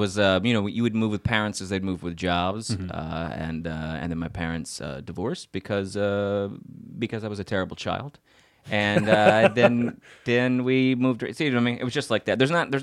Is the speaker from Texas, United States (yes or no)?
yes; Austin, Texas, United States; also born or lived in Houston / Louisiana; I am originally from, I guess I consider myself to be from Austin.